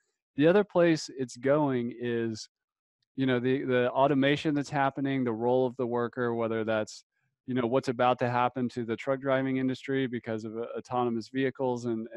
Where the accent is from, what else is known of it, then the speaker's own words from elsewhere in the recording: North Carolina, United States; You know, I'm from North Carolina originally.